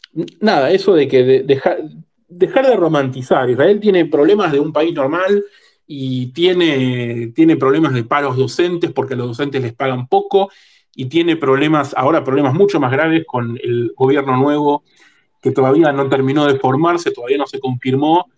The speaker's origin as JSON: {"language": "Spanish", "country": "Argentina", "moved": "yes", "said": "pero todavía vengo de Argentina y todavía sé lo que es inflación en serio"}